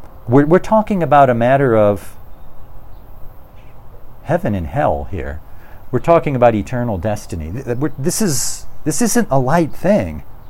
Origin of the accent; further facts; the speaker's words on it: United States; I'm going to speak as an American, 2 in 4 Americans right now. We Americans sometimes think that we are the pinnacle.